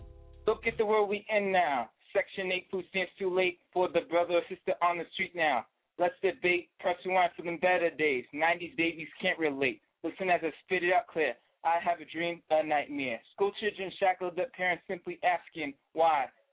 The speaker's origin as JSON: {"language": "English", "town": "New Bedford", "region": "Massachusetts", "country": "United States", "said": "That's a South Coast Massachusetts number. I'm from New Bedford, Massachusetts."}